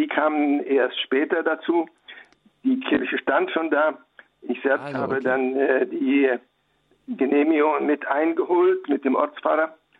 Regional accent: Warmian-Masurian Voivodeship, Poland; ich stamme aus der Diözese Ermland. Ich spreche Russisch und Polnisch

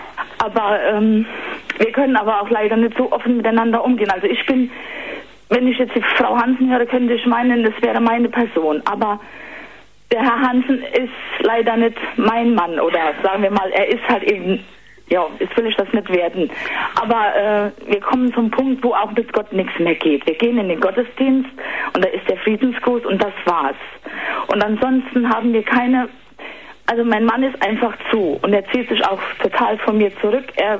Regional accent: Bundenbach, Rhineland-Palatinate, Germany; Ich komme aus Bundenbach, dem Hunsrück.

